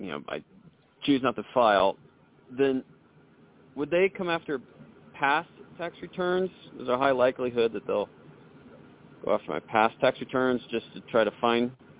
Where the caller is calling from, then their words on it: New Mexico, United States; I'm from New Mexico, a wonderful state.